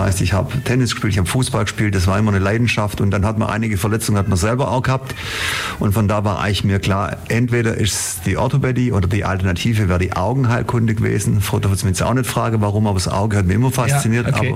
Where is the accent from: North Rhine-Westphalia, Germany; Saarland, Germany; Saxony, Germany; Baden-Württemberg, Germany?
Baden-Württemberg, Germany; Ulm; ich bin in Ulm geboren, bin Ulmer, bin hier in Ulm aufgewachsen